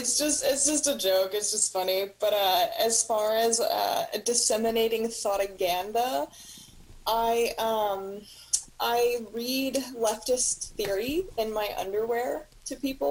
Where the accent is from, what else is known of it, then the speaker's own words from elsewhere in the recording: Austin, Texas, United States; I'm actually born and raised here in Austin.